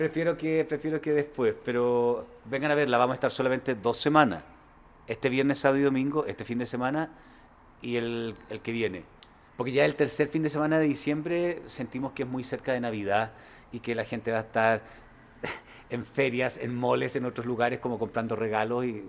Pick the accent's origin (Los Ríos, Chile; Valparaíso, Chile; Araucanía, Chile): Araucanía, Chile; Temuco; yo soy de Temuco, entonces, o al menos nací allá